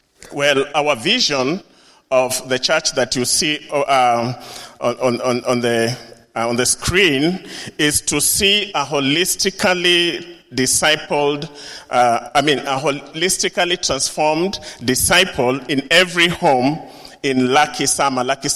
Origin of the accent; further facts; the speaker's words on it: Kenya; I come from Kenya.